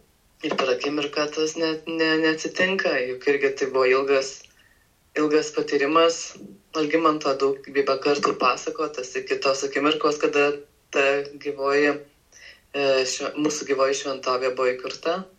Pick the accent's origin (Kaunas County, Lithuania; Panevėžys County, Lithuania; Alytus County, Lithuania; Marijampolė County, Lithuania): Alytus County, Lithuania; Alytus; prieš keletą dienų teko lankytis Alytuje, savo gimtajame mieste.